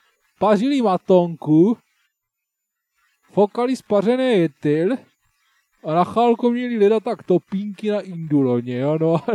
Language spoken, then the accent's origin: Czech; Brno, South Moravian Region, Czechia; tak já jsem z Brna, tak já tady žiju tady